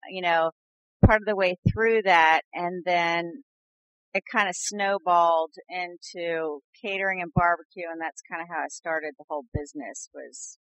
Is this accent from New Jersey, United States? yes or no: yes; New Jersey, United States; Basically, I was raised in New Jersey, and my dad was into barbecue as I was growing up, and that's where it all started, and lived there pretty much all the way through college, and then moved around afterwards.